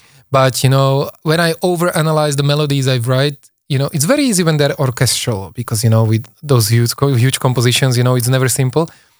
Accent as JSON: {"language": "English", "country": "Slovakia", "second_language": "English", "said": "and I'm from Slovakia."}